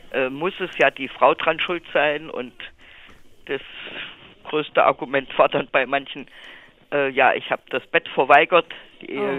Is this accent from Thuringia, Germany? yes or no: yes; Jena, Thuringia, Germany; wir kommen aus Jena und ich bin jetzt in Eisenach gelandet, weil da die meisten Enkel waren und drei meiner Kinder.